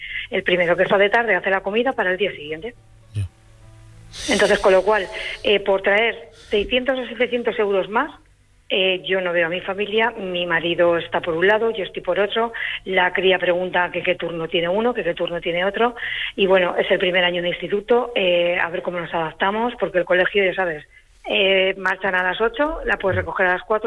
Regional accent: Madrid, Community of Madrid, Spain; yo soy de aquí de Madrid y Madrid.

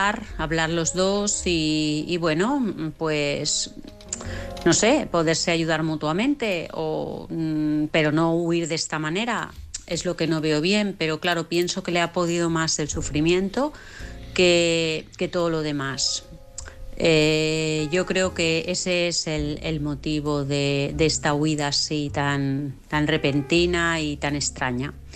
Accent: Vilassar de Mar, Catalonia, Spain; de bueno, siempre os digo de Barcelona, pero realmente soy de Vilassar de Mar, de un pueblecito muy cerquita Vilassar de Barcelona.

